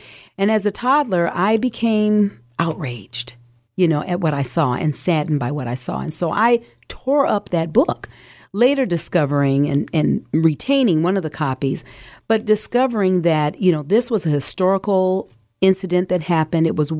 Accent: Nebraska, United States; She happened to visit my hometown in Nebraska, and I saw her at the podium.

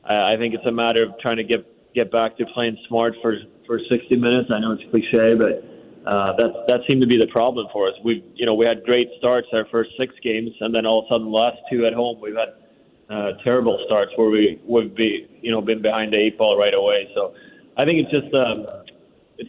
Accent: Sweden; Growing up in Sweden, no one plays baseball, so it's, you know, barely know how to throw a ball.

